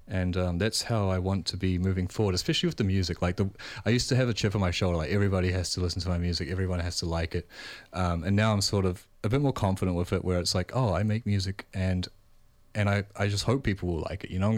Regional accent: Auckland, New Zealand; And so I grew up in South Auckland with my Malaysian mother.

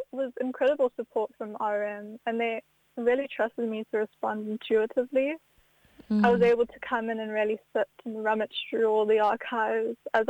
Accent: South Africa; now in New Zealand; I'm a South African artist that's currently based in Aotearoa, New Zealand. And I've only been here since the start of 2024.

